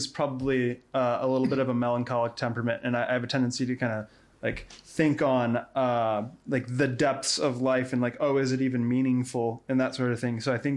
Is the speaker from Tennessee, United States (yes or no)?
yes; Tennessee, United States; born there; also born or lived in Wyoming, United States / Michigan, United States / Wisconsin, United States / Georgia, United States; So I grew up all over the United States. I was born in Tennessee, moved to Wyoming, Michigan, Wisconsin, and then Georgia.